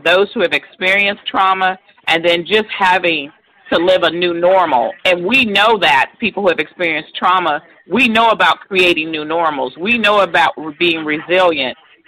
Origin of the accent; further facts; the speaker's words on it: Los Angeles, California, United States; However, I was born and raised in California. I mean, in California, we know that. But I was going to say Southern California, L.A. area.